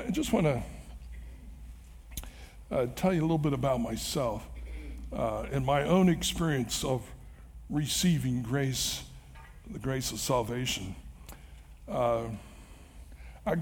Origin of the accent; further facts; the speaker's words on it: San Diego, California, United States; Well, I was from San Diego. They sent me to San Francisco.